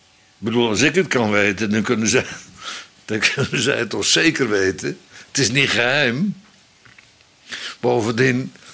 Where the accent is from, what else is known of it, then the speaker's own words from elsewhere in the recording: Netherlands; born there; Dus beneden de Oude Rijn, zal ik maar zeggen, waar ik geboren ben, aan het zuiden daarvan